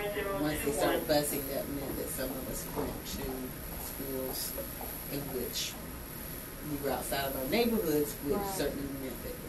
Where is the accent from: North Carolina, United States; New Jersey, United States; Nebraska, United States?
North Carolina, United States; Durham; I'm not sure that growing up in Durham was much different from growing up in any other town about the same size.